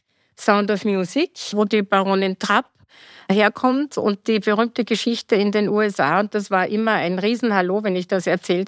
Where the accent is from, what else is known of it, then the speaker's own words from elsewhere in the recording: Mattighofen, Upper Austria, Austria; also born or lived in Tyrol; Ich komme aus Oberösterreich, aus Mattighofen. Mhm. Also ich bin eine halbe Oberösterreicherin, halb Niederösterreicherin, habe dann lange in Tirol gelebt und bin jetzt pendel zwischen Wien und Salzburg, also von allem ein bisschen was.